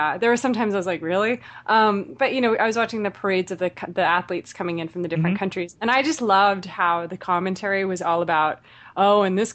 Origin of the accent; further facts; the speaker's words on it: United States; And of course I am an American. I am patriotic.